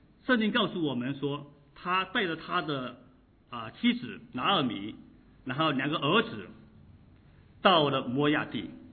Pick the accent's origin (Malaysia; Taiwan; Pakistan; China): China; 因为我们知道我们从中国过来了